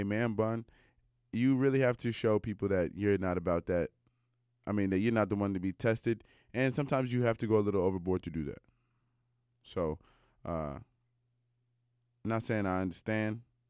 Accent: United States; now in Canada; I'm an American and I didn't get to vote for her. And two, I live in British Columbia

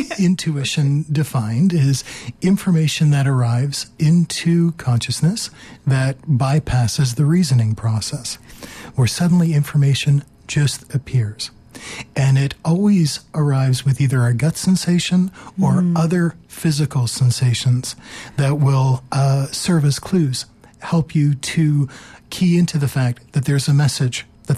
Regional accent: Toronto, Ontario, Canada; moved away as an adult; I was born and raised in Toronto.

